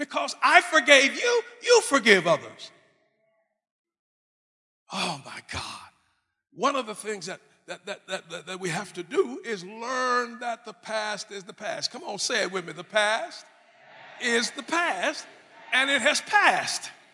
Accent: New Mexico, United States; I was raised in New Mexico. Hispanics, Spanish-speaking people fought us every day on our way to school.

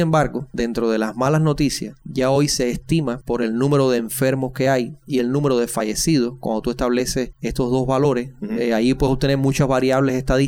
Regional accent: Cuba; yo no puedo separar mi vida de creyente y cubano

